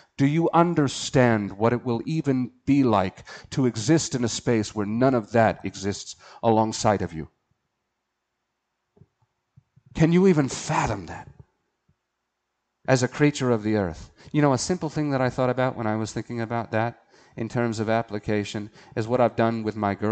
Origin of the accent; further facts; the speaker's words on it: United States; Understand me, as an American, I love my country.